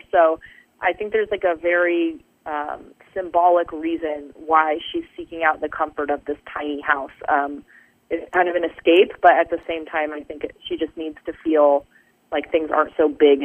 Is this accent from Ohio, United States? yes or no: no; Capistrano Beach, California, United States; I just, without thinking, set it in my hometown.